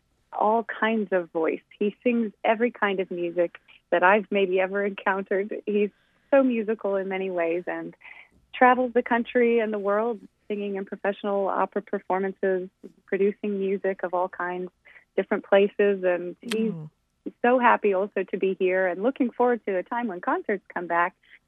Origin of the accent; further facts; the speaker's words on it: Cedar Rapids, Iowa, United States; also born or lived in Washington, D.C. / Jacksonville; As I mentioned, I grew up in Cedar Rapids, Iowa, and I have a very Midwestern heart.